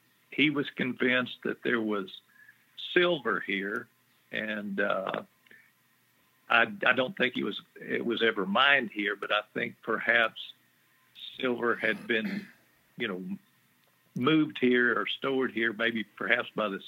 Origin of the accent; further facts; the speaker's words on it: Texas, United States; Well, I was raised in South Texas, about 50 miles southwest of San Antonio. But I live in the hill country and have since 1985.